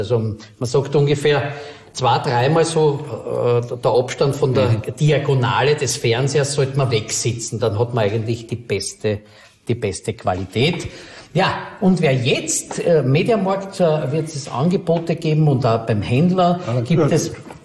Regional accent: Ottakring, Vienna, Austria; wir zwei kommen aus Otterkring. Wir kommen aus Otterkring.

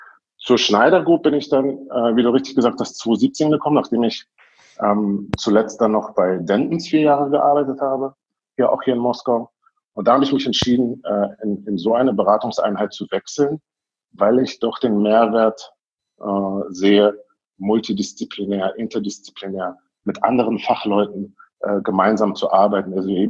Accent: Berlin, Germany; moved away as an adult; Ich bin ja in Berlin groß geworden, in West-Berlin. In Berlin zugelassener Anwalt auch.

